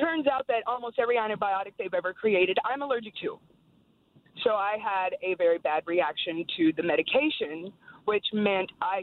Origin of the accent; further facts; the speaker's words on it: Yakima, Washington, United States; I'm from Yakima